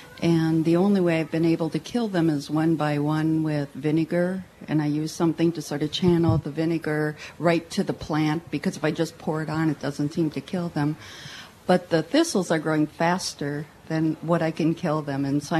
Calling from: Madison, Wisconsin, United States; from Madison.

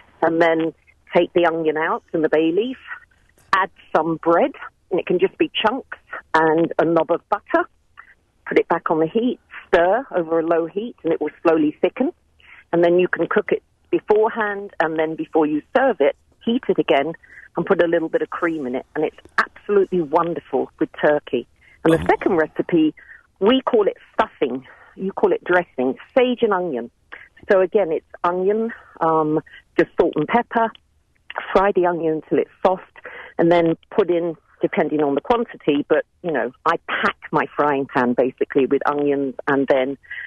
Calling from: England, United Kingdom; So I hail from England.

